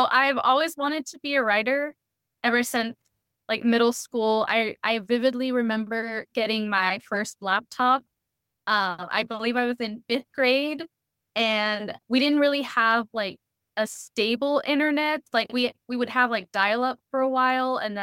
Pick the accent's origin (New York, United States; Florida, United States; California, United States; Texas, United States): Texas, United States; Corpus Christi; also born or lived in San Antonio; So I'm originally from Corpus and moved to San Antonio.